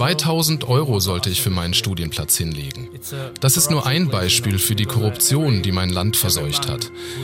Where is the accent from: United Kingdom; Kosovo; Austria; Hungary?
Kosovo; ich komme aus dem Kosovo.